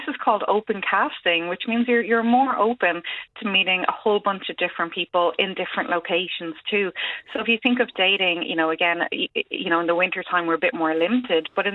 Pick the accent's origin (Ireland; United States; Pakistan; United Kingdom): Ireland; as Irish people, we're very sun deprived for most of the year.